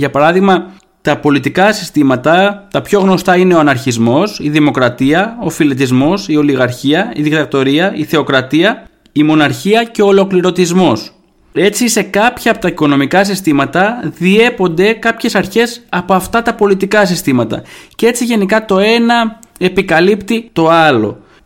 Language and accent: Greek; Thessaloniki, Central Macedonia, Greece; Έτσι, είμαι Θεσσαλονικιός, άρα είμαι στους Θεσσαλονικιούς.